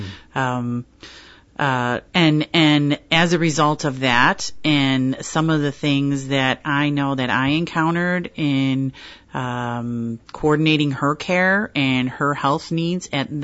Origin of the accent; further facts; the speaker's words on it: Buffalo, New York, United States; moved away as an adult; now in Rochester, United States; For myself, I actually grew up in South Buffalo. I was born and raised in Erie County. I graduated from high school, and I left the area, actually, for a while.